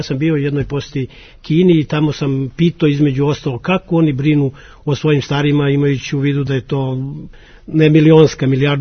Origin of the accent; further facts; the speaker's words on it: Niš, Southern and Eastern Serbia, Serbia; Mi iz Niša smo u više navrata odnosili prvo mesto u šahu.